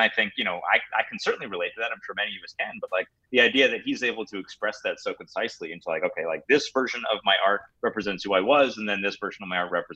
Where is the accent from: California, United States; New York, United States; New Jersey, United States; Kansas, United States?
New York, United States; Rochester; I'm from Rochester, but, you know, after Rochester, I would say it was my second home.